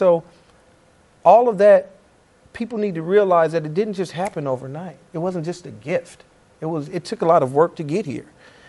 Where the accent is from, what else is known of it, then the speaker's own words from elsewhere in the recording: Los Angeles, California, United States; I'm from Los Angeles, but I wanted to give back to the city that gave me the opportunity